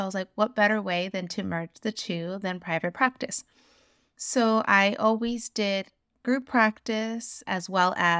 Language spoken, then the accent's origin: English; United States; I am the eldest daughter of immigrant parents. I identify as Mexican American. Both my parents are from Mexico.